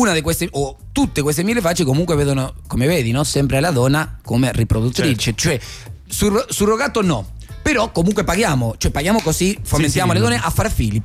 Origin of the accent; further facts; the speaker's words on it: Argentina; me lo permetto di dire io da argentino